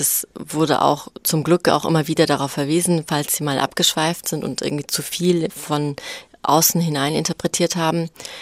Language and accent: German; Solingen, North Rhine-Westphalia, Germany; ich komme ursprünglich aus Solingen und jetzt pendle ich zwischen Solingen und Leipzig hin und her im Moment.